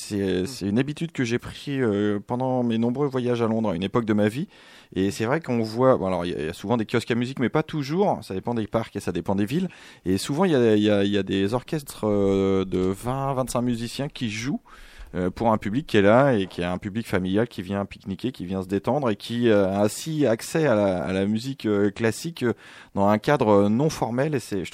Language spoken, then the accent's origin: French; Auvergne-Rhône-Alpes, France; Dans les années 70, quand j'ai grandi en Haute-Savoie